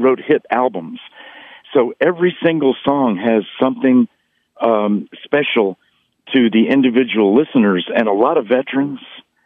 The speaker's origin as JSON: {"language": "English", "town": "Louisville", "region": "Kentucky", "country": "United States", "tie": "born there", "said": "I am a Kentucky colonel because I was born in Louisville, Kentucky, and they just made me a Kentucky colonel."}